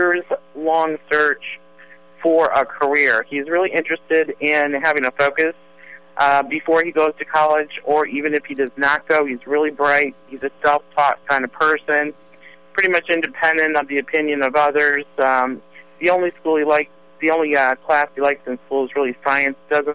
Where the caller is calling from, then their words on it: Florida, United States; I'm calling from Florida